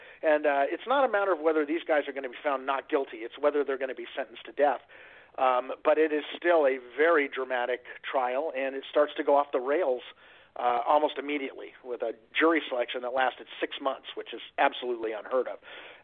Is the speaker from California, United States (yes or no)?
yes; California, United States; I grew up in Southern California.